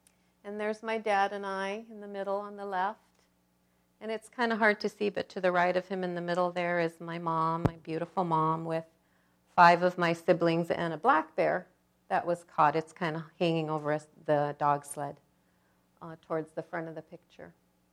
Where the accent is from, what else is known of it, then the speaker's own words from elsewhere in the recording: Kalskag, Alaska, United States; born there; These are a few pictures from the village where I was born in Kalskag.